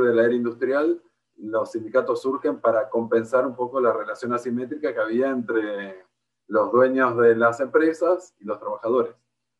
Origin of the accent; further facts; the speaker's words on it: Paraná, Entre Ríos, Argentina; also born or lived in Buenos Aires / England; soy de Paraná. Estudié en Buenos Aires y sin querer me quedé como 20 años estudiando y trabajando en Buenos Aires.